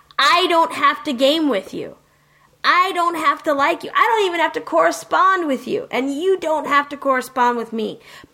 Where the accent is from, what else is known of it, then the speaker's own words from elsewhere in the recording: Virginia, United States; Okay, in the same sentence where I say I'm a podcaster from Virginia, we've got a person that says I'm a lesbian.